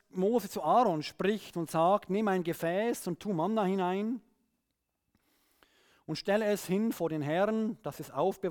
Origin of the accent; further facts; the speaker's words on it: Switzerland; dass wir auch das checken müssen als Schweizer.